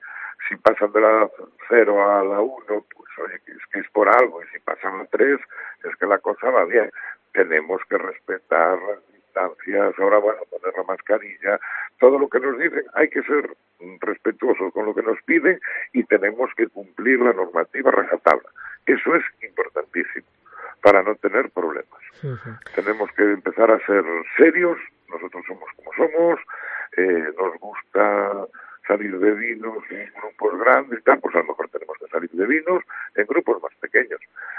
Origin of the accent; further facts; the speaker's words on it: Ribadeo, Galicia, Spain; somos todos de Ribadeo